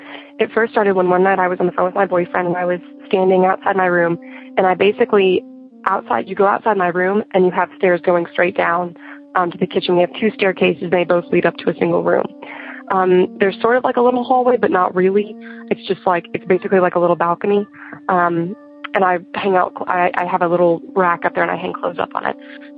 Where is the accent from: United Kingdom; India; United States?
United States; Arkansas; I'm from Arkansas, and I am 17 years old